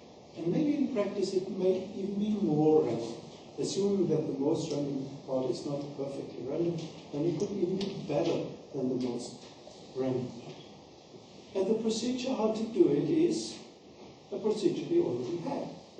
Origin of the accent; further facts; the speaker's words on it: Germany; if the BND, Bundesnachrichtendienst in Germany, here can use an example of my home country